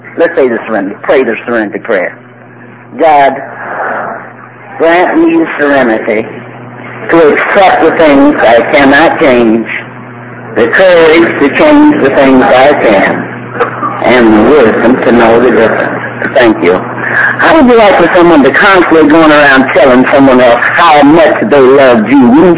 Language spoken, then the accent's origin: English; Ann Arbor, Michigan, United States; I'm from Ann Arbor. And not only am I from Ann Arbor, I'm an alcoholic.